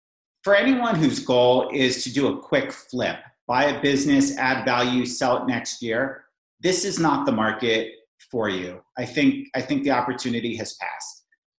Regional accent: California, United States; I grew up in Silicon Valley, and I had the entrepreneurial itch.

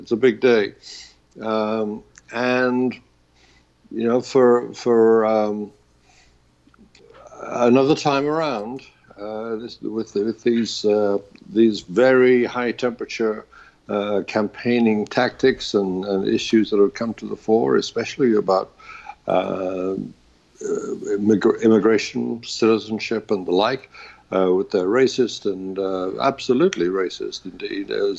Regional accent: New York City, New York, United States; Well, you know, that's the downside of being a New Yorker these days. Yes, our city is so clearly identified with a particular politician

